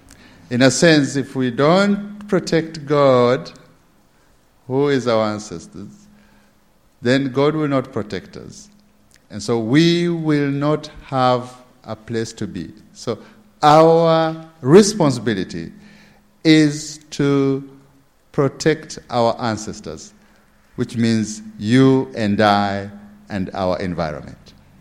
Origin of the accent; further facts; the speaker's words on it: Kenya; I come from Kenya